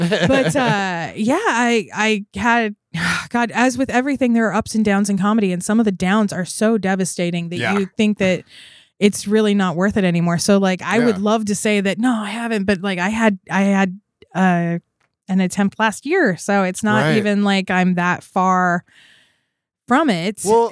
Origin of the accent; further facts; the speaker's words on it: United States; So I grew up in America, circa now.